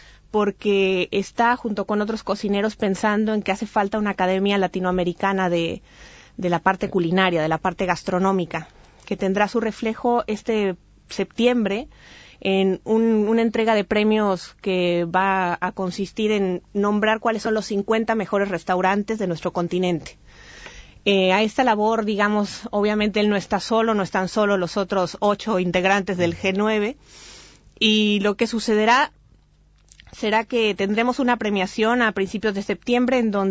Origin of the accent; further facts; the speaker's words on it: Mexico; Soy mexicana, tal como apuntas.